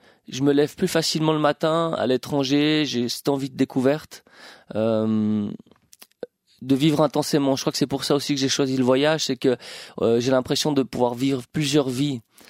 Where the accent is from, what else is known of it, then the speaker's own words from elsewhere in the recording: Switzerland; de se rendre compte qu'est-ce qui fait qu'on est Suisse.